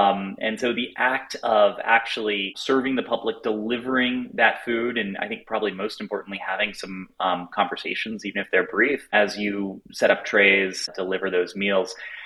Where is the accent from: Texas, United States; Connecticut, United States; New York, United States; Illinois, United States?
Texas, United States; Dallas; Yeah, so I actually am recording this from Dallas, Texas. I'm visiting some family in my hometown for a couple days. I grew up here. I lived here until I went away to college